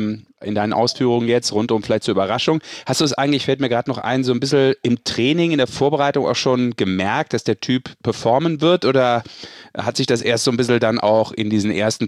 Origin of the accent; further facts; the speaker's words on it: Düsseldorf, North Rhine-Westphalia, Germany; Dem gebürtigen Düsseldorfer.